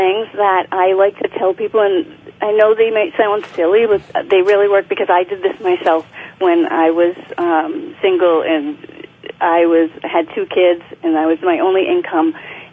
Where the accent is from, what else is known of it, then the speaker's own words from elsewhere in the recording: Rhode Island, United States; now in New Hampshire, United States; I'm originally from Rhode Island, but I live in New Hampshire right now in the White Mountains.